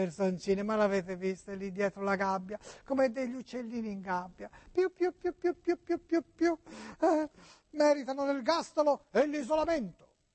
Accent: Florence, Tuscany, Italy; Auguri G, per la trasmissione sua, sono di Firenze, sua, mia, sì, sì.

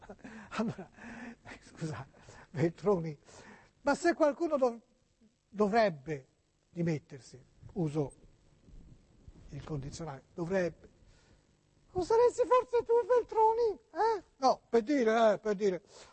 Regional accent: Florence, Tuscany, Italy; Auguri G, per la trasmissione sua, sono di Firenze, sua, mia, sì, sì.

